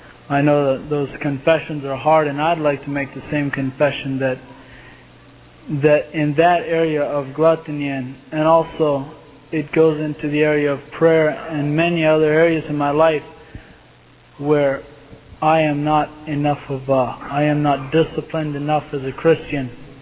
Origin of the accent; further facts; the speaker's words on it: Ohio, United States; I'm staying with the Livies right now. I'm from Ohio.